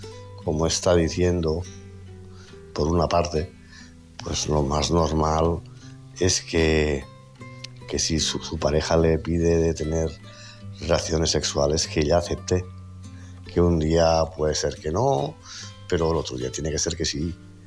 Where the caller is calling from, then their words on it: Tarragona, Catalonia, Spain; de Tarragona.